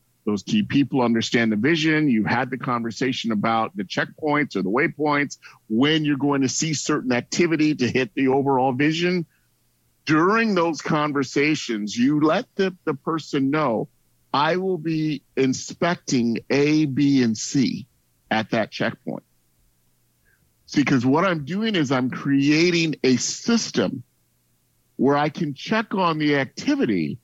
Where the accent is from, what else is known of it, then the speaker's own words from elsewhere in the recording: Chicago, Illinois, United States; So I was born and raised in Chicago, so, okay, some things are still ingrained in me.